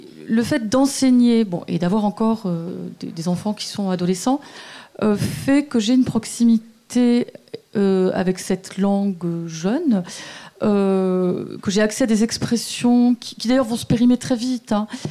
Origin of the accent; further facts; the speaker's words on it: Marseille, Provence-Alpes-Côte d'Azur, France; Oui, je suis née à Marseille, j'y ai vécu 23 ans.